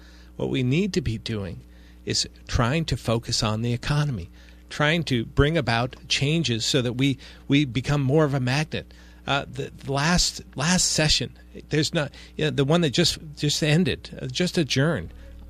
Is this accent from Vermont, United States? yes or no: yes; Barre, Vermont, United States; I grew up in Barrie, rich ethnic history there, all revolving around the economy, which is Granite.